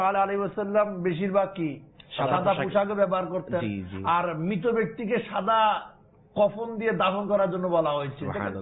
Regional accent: Bangladesh; আমি বাংলাদেশি যেখানে যাই নিজেকে বাংলাদেশি হিসাবে আমি প্রহর করি বা অহংকার করি পরিচয় দিই আমি বাংলাদেশি

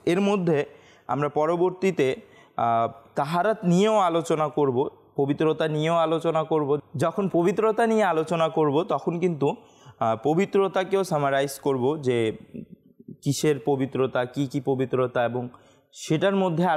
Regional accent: Bangladesh; তো যেহেতু আমরা বাংলাদেশে আছি, আর আমরা বাংলাদেশি

